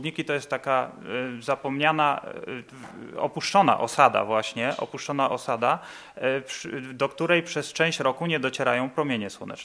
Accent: Kowary, Lower Silesian Voivodeship, Poland; urodziłem się w Kowarach. Moja mama pochodzi z Beskidów, to są górale, jak ustaliłem, górale biali, czyli moja mama jest góralką białą dokładnie.

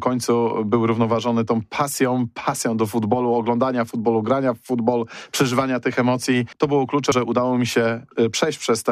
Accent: Poznań, Greater Poland Voivodeship, Poland; jestem z Poznania, miałem projekt, że żona i dziecko mieszkały na stałe w Poznaniu

